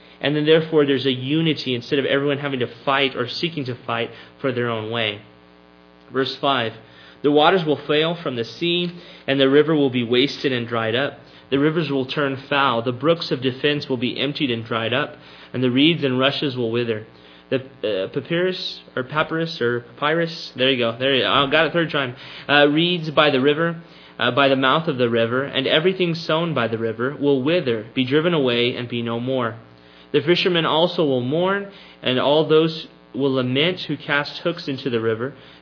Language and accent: English; United States; And so I would ask, even from my own heart as an American, is America under this sort of judgment?